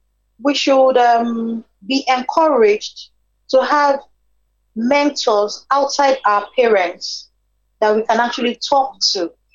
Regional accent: Nigeria; because I'm a Nigerian mother, sometimes do I shout?

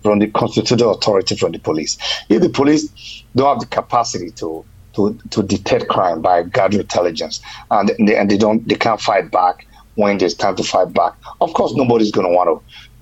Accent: Nigeria; okay, we as Nigerian people, how do we want to be police?

